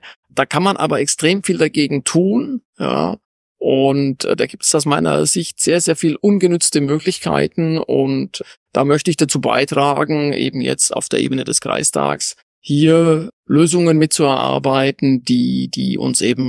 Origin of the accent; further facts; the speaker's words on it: France; now in Germany; weil ich im Juli 2023 erst hier in die Region gezogen bin. Ich komme aus Frankreich, habe 30 Jahre in Frankreich gelebt und jetzt zurück nach Deutschland.